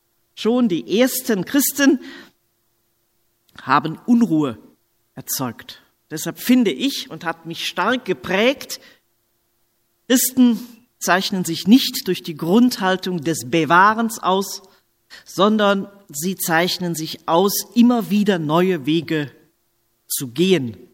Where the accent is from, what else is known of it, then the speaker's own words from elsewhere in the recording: Rhineland, Germany; wie Sie es auch an der Melodie meiner Sprache erkennen können, bin ich Rheinländerin und stamme damit aus dem rheinischen Katholizismus. Ich war 10 Jahre, als das Zweite Vatikanische Konzil im Dezember 1965 beendet wurde.